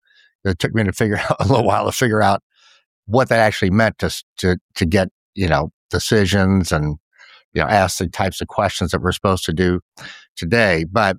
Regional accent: Washington, D.C., District of Columbia, United States; and he, I grew up in Washington, D.C.

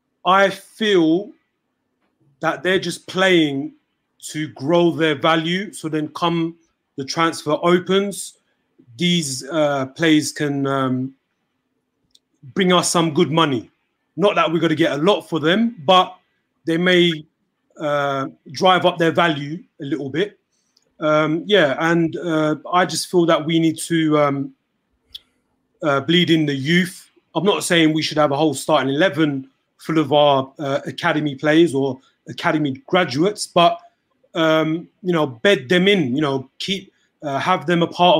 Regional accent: England, United Kingdom; I'm from England, mate.

